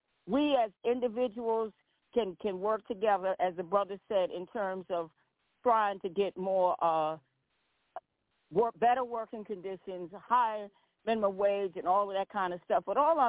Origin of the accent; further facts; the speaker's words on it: United States; as an American and as a person who's witnessed so much homelessness for so many years and the government not trying to help, even right here in Richmond